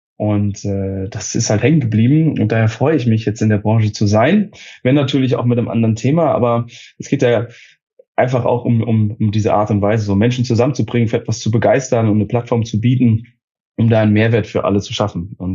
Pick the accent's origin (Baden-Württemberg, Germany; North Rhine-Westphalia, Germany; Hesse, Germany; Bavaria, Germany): Hesse, Germany; now in Hamburg, Germany; ich war bei der Polizei Hessen und komme auch aus Hessen. Ich komme aus Osthessen, aus der Nähe von Fulda und habe dann, wie gesagt, in Wiesbaden gelebt. Dann habe ich in Berlin gelebt und in Ravensburg studiert und seitdem, seit 2 Jahren jetzt auch noch in Hamburg.